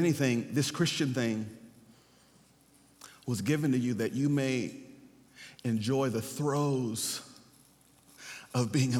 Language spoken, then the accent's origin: English; the South, United States; Notice now, I'm from the South of the United States. I grew up in a black church, okay?